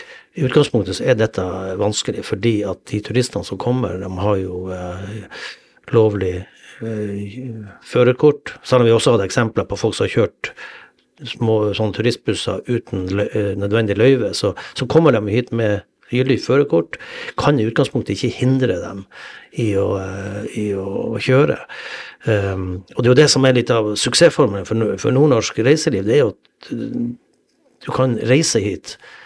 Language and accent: Norwegian; Northern Norway, Norway; Vi er nordlendinger, vi er vant til det her